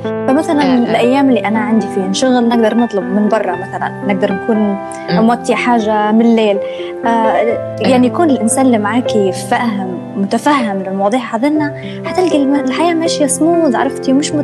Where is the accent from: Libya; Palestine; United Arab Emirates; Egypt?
Libya; Benghazi; أنا أصلا من بنغازي، وأنا في بنغازي